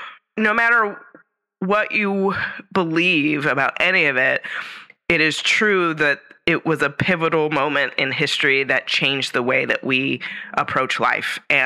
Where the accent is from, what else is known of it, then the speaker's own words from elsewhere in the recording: California, United States; now in Shasta County, United States; So I'm from the Bay Area, moved to Lake County, worked for a company, transferred from Lake County up to here to Shasta County